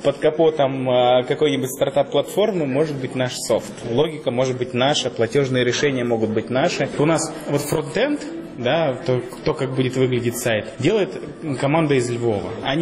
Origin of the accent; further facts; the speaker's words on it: Russia; Я вообще из России.